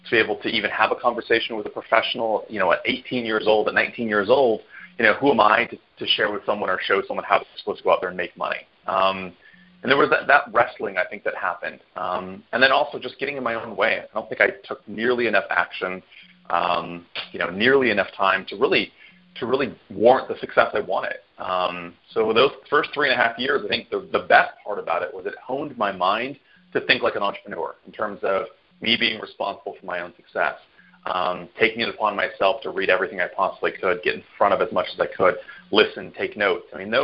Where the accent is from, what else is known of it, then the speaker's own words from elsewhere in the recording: San Francisco, California, United States; also born or lived in San Diego; I grew up in San Francisco, California. I ended up going to school down in San Diego.